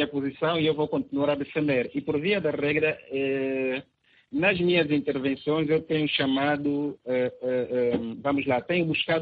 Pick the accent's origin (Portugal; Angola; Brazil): Angola; enquanto angolanos